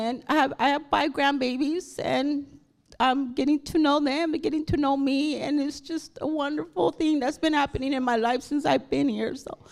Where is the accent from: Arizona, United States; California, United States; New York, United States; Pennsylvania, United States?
California, United States; Tulare; I'm from Tulare, California.